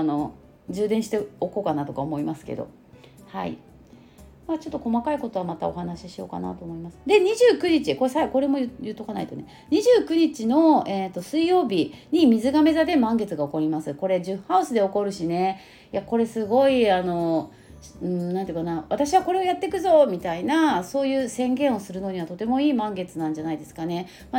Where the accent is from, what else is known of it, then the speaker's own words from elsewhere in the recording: Kanto, Japan; だって私関東の人だから